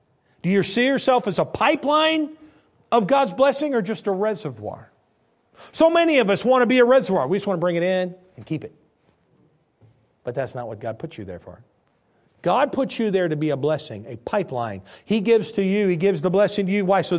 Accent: Illinois, United States; I'm from Illinois up north, and we'd have root cellars, and that's where the old folks would can food and put them away.

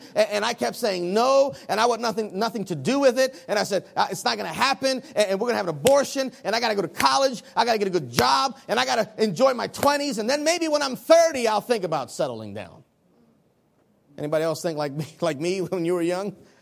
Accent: Baltimore, Maryland, United States; I grew up in Baltimore City. I spent the majority of my life in the city, and I tried to kind of run from the city.

